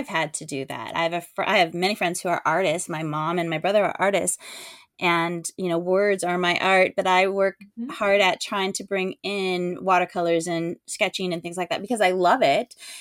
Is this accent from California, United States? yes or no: yes; California, United States; moved away; also born or lived in Texas; No, transplant. Grew up, born and raised in California, 10 years in Texas, and then we've been here for 5 years.